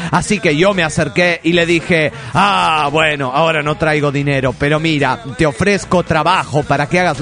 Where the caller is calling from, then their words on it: Cárdenas, Tabasco, Mexico; de Cárdenas, Tabasco, México.